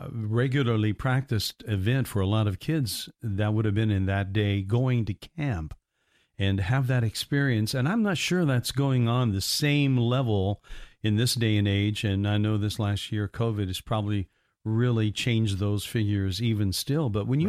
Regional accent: Indiana, United States; I grew up in Indiana, and so that's Hoosier hysteria.

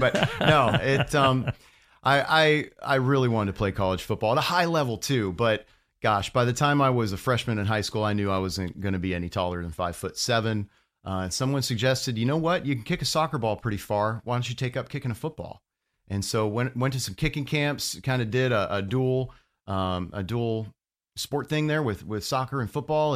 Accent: Fort Myers, Florida, United States; also born or lived in Englewood; I grew up in Fort Myers, down on the coast, just a small city called Englewood.

